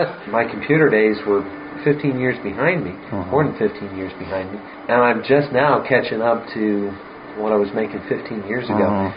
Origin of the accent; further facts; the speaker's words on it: St. Louis, Missouri, United States; So I grew up here in San Luis, was in North County.